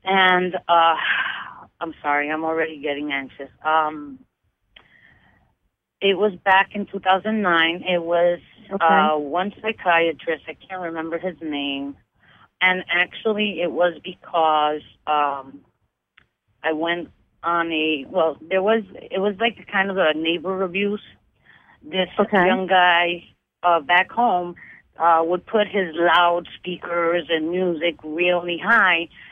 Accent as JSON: {"language": "English", "region": "New York", "country": "United States", "said": "I'm a Lewis fan, and I'm from New York, Bronx."}